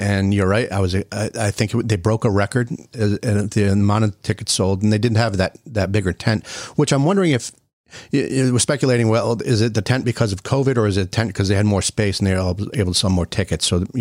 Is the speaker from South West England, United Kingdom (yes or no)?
yes; Bristol, South West England, United Kingdom; I grew up in Bristol. and I've been going to the parade for many, many years.